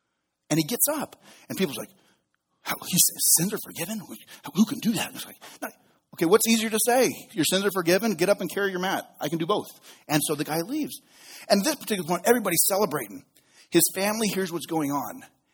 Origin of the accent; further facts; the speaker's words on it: Reno, Nevada, United States; one of the greatest gifts I've ever been given in my life is being able to live in my hometown. I grew up here. I went to high school here.